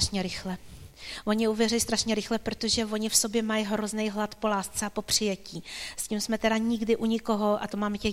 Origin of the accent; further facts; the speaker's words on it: Prague, Czechia; my jsme přece jenom z Prahy, v Praze je ten dorost velký